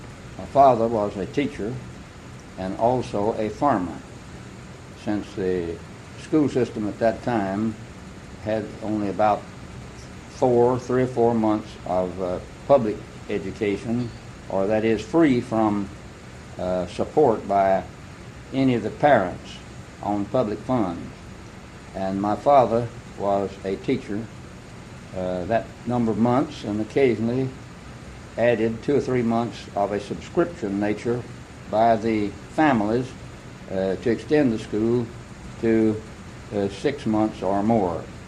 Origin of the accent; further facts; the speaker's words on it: Esser Springs, Tennessee, United States; born there; I was born in Esser Springs, Tennessee, July 4, 1893. And Esser Springs is about 1 mile north of the Tennessee-Mississippi line, and in the southeastern end of Hardeman County, Tennessee.